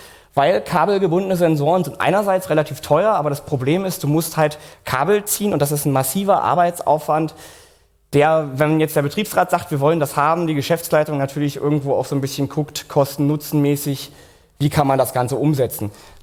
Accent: Saxony-Anhalt, Germany; 21 Jahre alt, ich komme so aus der Ecke Dessau-Magdeburg.

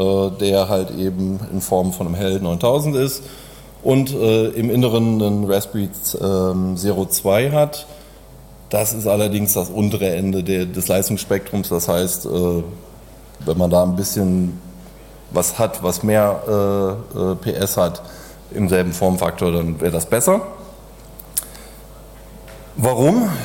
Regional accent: Cologne, North Rhine-Westphalia, Germany; ich komme aus Köln

